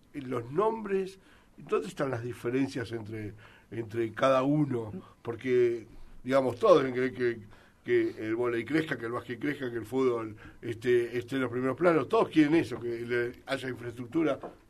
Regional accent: Argentina; todos somos argentinos

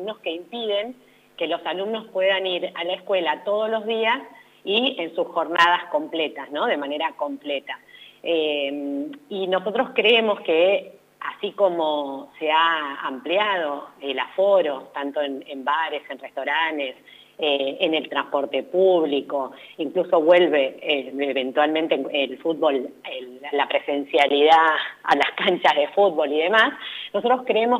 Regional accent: Pehuajó, Buenos Aires Province, Argentina; yo lo viví en mi pueblo, en Pehuajó

